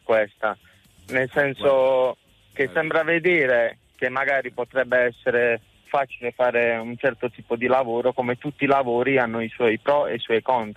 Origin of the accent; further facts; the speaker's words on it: Andria, Apulia, Italy; moved away as an adult; now in Trentino, Italy; Allora io sono di Andria, però sono emigrato in Trentino per lavoro.